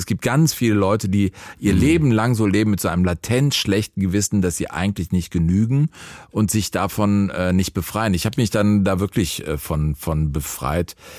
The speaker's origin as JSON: {"language": "German", "town": "Rodenkirchen", "region": "North Rhine-Westphalia", "country": "Germany", "tie": "born or raised there", "said": "Und ich bin ja in Rodenkirchen groß geworden."}